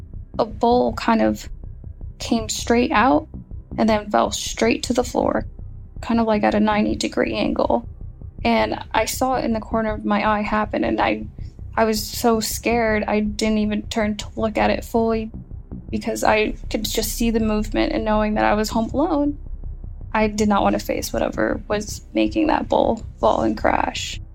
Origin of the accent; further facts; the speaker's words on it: Dallas, Texas, United States; I'm from Dallas, Texas.